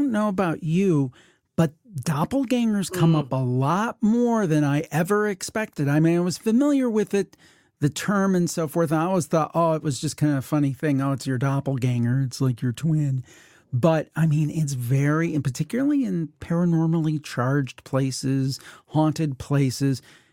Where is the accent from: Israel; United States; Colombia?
United States; Ohio; And coincidentally, from my home state here in the States of Ohio.